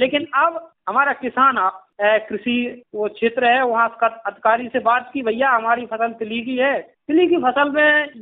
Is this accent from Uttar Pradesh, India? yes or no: yes; Bangua, Uttar Pradesh, India; और मैं ग्राम बनगुआ का, जिला झांसी का ही रहने वाला हूँ।